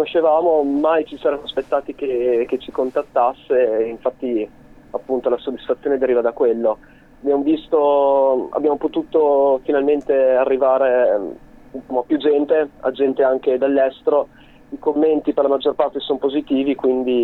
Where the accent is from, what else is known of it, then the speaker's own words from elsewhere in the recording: Parma, Emilia-Romagna, Italy; Noi siamo di Parma